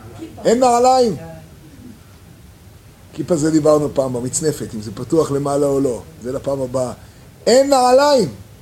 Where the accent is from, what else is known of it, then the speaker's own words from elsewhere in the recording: Jerusalem, Jerusalem District, Israel; אני הרי תינוק שנשבע, אני גדלתי ברחביה